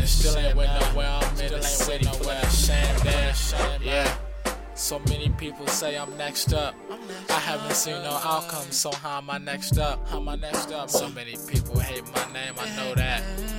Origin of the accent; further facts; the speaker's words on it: Midwest, United States; I'm a young black male, man. I'm from the Midwest. I'm trying to make support my family, man.